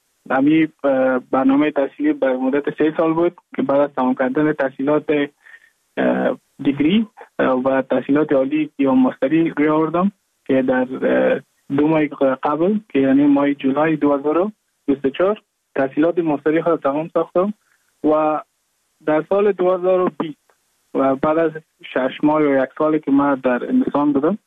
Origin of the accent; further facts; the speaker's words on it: Mazar-i-Sharif, Balkh, Afghanistan; moved away as an adult; now in Goa, India; از مزار شریف هستم، از قریه شیرآباد که از قریه دورافتاده مزار شریف بخش می باشم، که ما در سال 2019 ماه جون به هندوستان آمدم